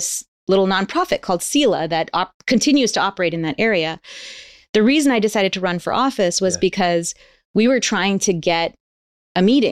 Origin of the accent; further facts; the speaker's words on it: Massachusetts, United States; also born or lived in Louisiana; I grew up on the East Coast, outside of Boston.